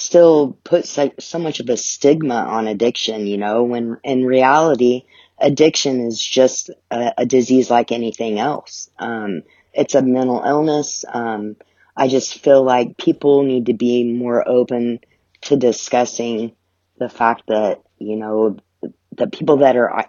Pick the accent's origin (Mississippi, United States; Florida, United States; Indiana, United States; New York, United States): Indiana, United States; Richmond; But I grew up in Richmond, Indiana, and I grew up with my mom and my stepdad and my brothers.